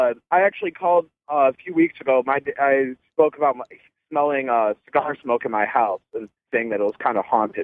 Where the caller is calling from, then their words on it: Cleveland, Ohio, United States; from Cleveland.